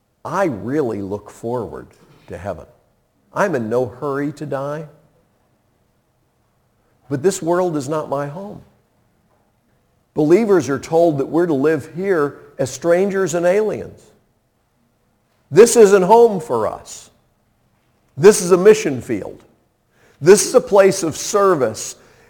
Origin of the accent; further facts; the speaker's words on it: Indiana, United States; You know, my home actually isn't in East Tennessee. I'm from Indiana.